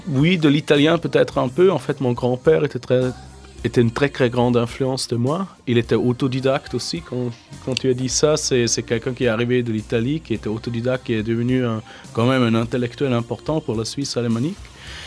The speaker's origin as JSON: {"language": "French", "country": "Germany", "second_language": "French", "said": "comme je ne suis pas allemand, mais comme je suis allemand et je vis en Allemagne"}